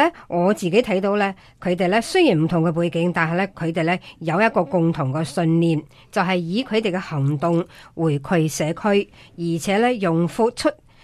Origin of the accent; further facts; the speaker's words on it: Australia; 呢个系对我哋澳洲人嚟讲咧系一个好特别嘅日子，